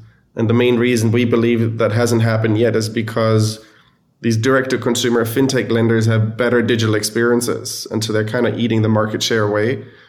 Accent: Germany; English is a second language; moved away as an adult; now in United States; I'm from Germany originally, hence the funny accent. I was born and raised in Germany and moved to the US in 2011, 12 years ago, to go to business school.

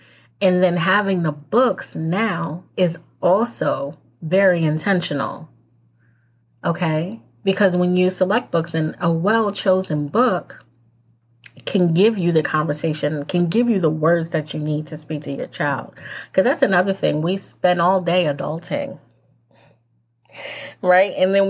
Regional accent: New Jersey, United States; I'm from New Jersey. And I spent a lot of time in Philadelphia, Pennsylvania.

